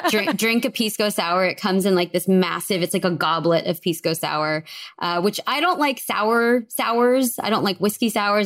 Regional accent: Texas, United States; Like I was born and raised in Texas. I am Texan through and through.

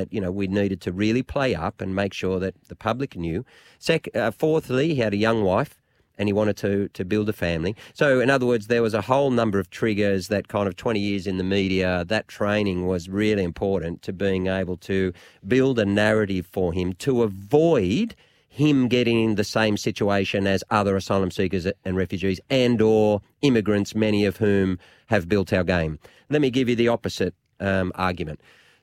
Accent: Lismore, New South Wales, Australia; where I'm from, yep. Right? And so, you know, I'm from Lismore.

